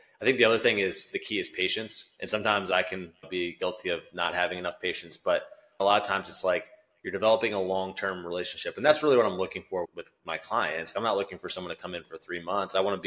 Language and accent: English; Maryland, United States; And like I said in the beginning, I'm from Maryland, so it's like a 2-hour flight.